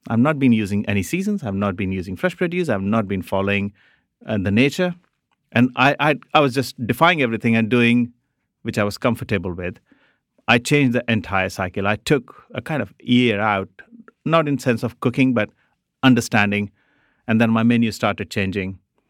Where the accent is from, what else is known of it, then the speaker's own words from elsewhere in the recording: India; moved away; I think I was cooking like an Indian boy living in Indian subcontinent. I had not adapted after coming into this country.